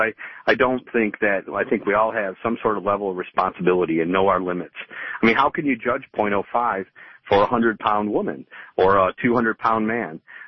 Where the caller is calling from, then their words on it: Plymouth, Michigan, United States; Hey, Peter. It's … from Plymouth.